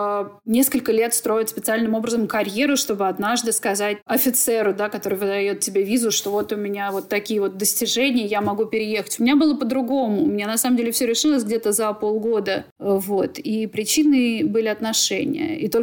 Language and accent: Russian; Moscow, Russia; moved away as an adult; now in New York, United States; я, да, живу в Нью-Йорке, уже скоро будет 5 лет как, но на самом деле в душе я москвичка, я абсолютно московская девчонка, которая выросла там, и вся моя жизнь — это, ну, Москва.